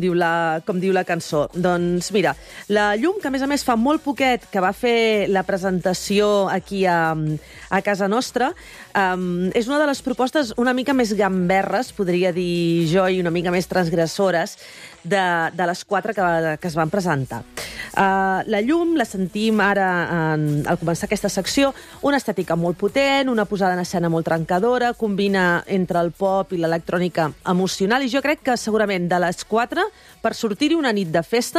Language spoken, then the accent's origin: Catalan; Olesa de Montserrat, Catalonia, Spain; jo estaria molt trista que fos d'Olesa i jo no ho sabés, sent com soc d'Olesa